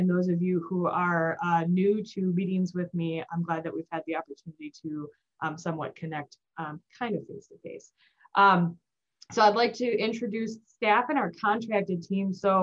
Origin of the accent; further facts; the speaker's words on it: Oshkosh, Wisconsin, United States; And yes, I'm in Oshkosh, Wisconsin, is my hometown.